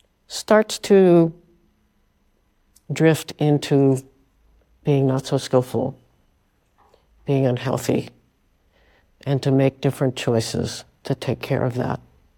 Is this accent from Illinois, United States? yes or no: no; Brooklyn, New York, United States; I grew up in Brooklyn.